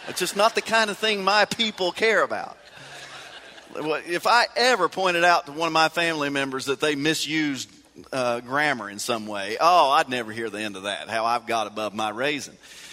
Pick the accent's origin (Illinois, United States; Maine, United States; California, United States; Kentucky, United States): Kentucky, United States; Middlesboro; And I've already mentioned my hometown. I'm from Middlesboro, Kentucky. That's not Lexington or Louisville. That's not where people get educated. I'm from the backwater. That's Appalachian Mountains, backwater.